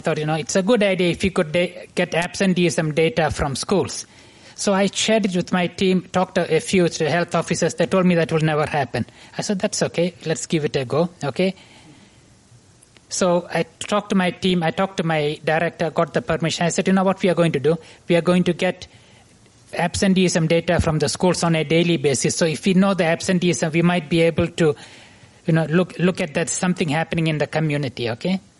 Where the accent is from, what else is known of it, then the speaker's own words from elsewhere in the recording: Ethiopia; moved away; also born or lived in India / Zambia / Zimbabwe; I'm originally from India, as you can see, but I grew up in Africa, starting from Ethiopia, Zambia, Zimbabwe. Okay, then I came here.